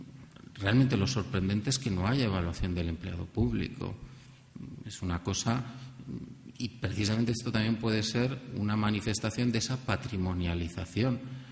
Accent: Spain; a veces como somos los españoles que... cualquiera tiempo pasado fue mejor

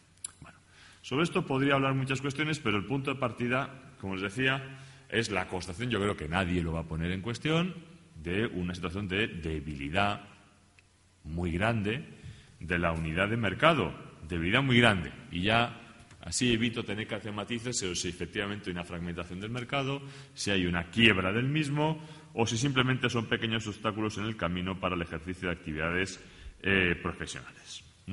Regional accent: Castile, Spain; Y como soy castellano, pero tengo la lengua más larga

